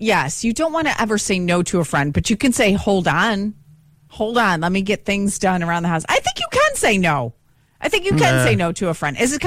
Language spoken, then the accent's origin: English; Greece, New York, United States; Oh, no. I grew up in Greece